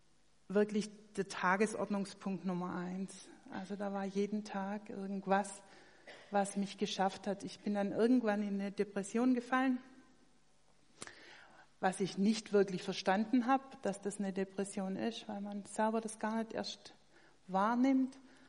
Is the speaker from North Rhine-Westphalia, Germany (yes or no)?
no; Baden-Württemberg, Germany; so als Schwabe kennt man das ja so ein bisschen so.